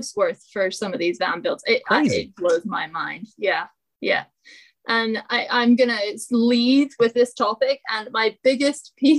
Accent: Scotland, United Kingdom; But I grew up in Scotland.

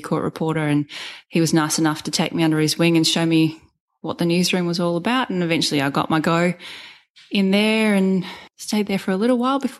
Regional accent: Sydney, New South Wales, Australia; I grew up in Sydney, had never moved out of home. I was still living at home with mum and dad at this point, 20 years of age.

